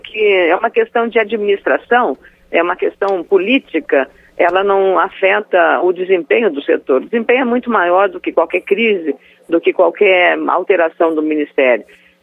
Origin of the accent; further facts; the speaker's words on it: Rio Grande do Sul, Brazil; eu estou muito feliz, como gaúcha e como senadora do Rio Grande do Sul